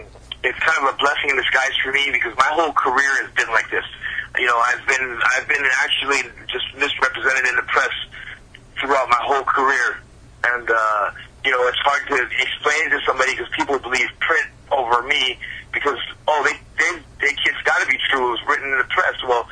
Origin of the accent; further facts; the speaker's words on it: Hawaii, United States; I'm from Hawaii. We handle things the old-fashioned way.